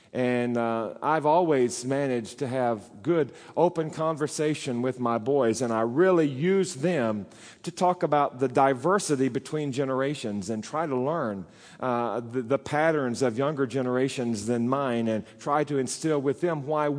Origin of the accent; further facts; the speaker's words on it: Arkansas, United States; You all know I'm from Arkansas, and that's one of those traditional classic Pentecostal places.